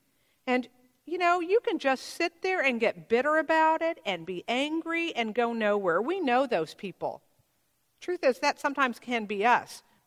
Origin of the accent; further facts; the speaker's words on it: Oakland, California, United States; born there; also born or lived in Richmond / Georgia / Texas; I had a plan that I would live in San Francisco my whole life. I was born in Oakland. Well, then I went to Richmond, Virginia, and Georgia, and Texas, and finally I got back here.